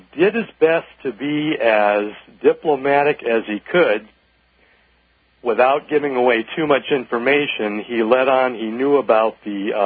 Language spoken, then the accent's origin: English; Cleveland, Ohio, United States; born there; I was born in Cleveland, and I was at Kent State when the National Guard opened fire on us in 1970.